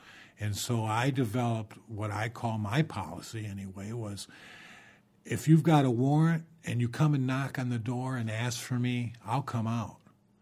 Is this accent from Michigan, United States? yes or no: yes; Traverse City, Michigan, United States; and I'm from Traverse City. Well, that's a small town